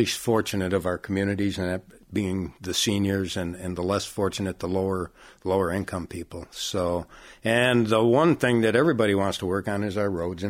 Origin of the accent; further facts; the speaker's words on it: Kalamazoo, Michigan, United States; I am a lifelong resident of Kalamazoo, been here my whole life. I grew up in the Edison neighborhood. We knew it as Washington Square back then